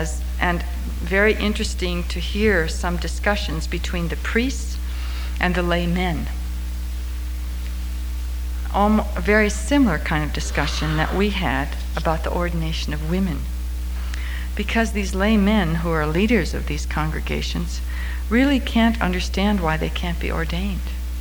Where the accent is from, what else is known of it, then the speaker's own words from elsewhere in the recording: Midwest, United States; I grew up myself on the Midwestern plains, and so I sort of always had, we always had a big garden